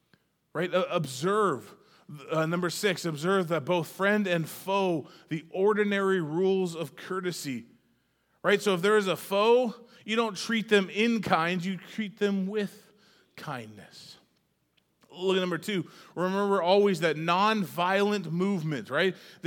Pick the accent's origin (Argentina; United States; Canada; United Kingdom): Canada; Maybe you weren't aware, but I grew up in Canada.